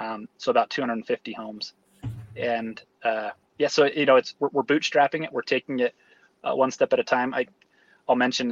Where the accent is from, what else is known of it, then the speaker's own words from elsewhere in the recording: Idaho, United States; my hometown in Idaho, 3,000 people, everybody goes to church.